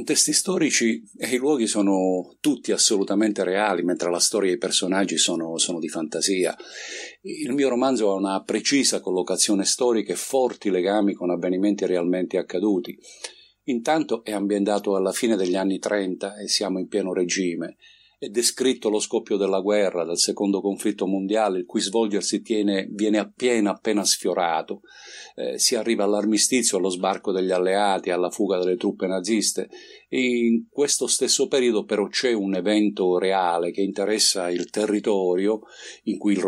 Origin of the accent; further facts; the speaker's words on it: San Pietro in Guarano, Calabria, Italy; La mia terra, la Calabria, e in particolare il mio paese. Io vivo in provincia di Cosenza, in un paesino della Presila che si chiama San Pietro in Guarano.